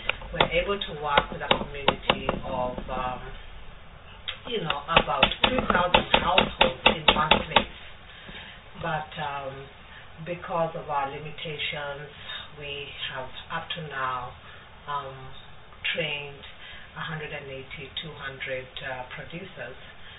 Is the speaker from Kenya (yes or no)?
yes; Kenya; now in United States; I'm originally from Kenya. So that's what drew us to doing our project in Kenya. But now I live here in the States, married to an American